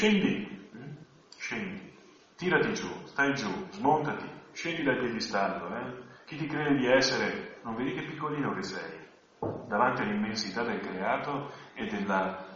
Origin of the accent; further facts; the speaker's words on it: Sarmede, Veneto, Italy; Tra l'altro io sono di Sarmede, e Sarmede è vicino al Friuli, quindi ci siamo.